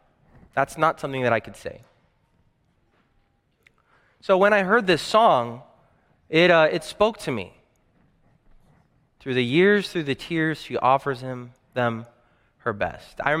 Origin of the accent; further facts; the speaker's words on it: Washington, United States; born there; also born or lived in New Jersey / Canada / Brazil; I was born in Washington. We lived in New Jersey, moved to Canada, lived there for a few years, then moved to Brazil.